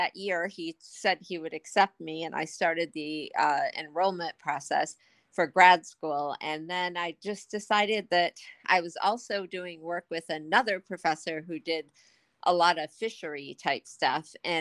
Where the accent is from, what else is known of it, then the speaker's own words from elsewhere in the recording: New York, United States; In an itty bitty teeny town where there's nothing in northern New York, right on the Canadian border.